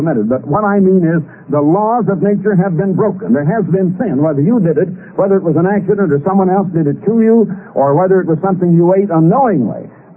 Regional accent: Iowa, United States; Now, I was born and raised in Iowa, and we'd go out and go bobsledding or skating in the winter

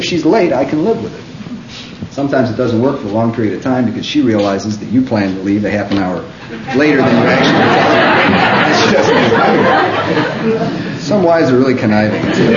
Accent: Chicago, Illinois, United States; I have always been, and it is a trademark of what I grew up with in Chicago, of being a sarcastic blankety blank

